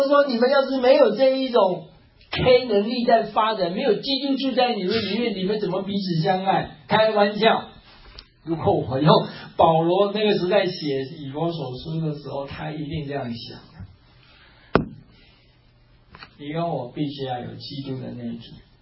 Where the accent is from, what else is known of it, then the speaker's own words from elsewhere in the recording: Taiwan; 低人一等，我们台湾话叫输人不输阵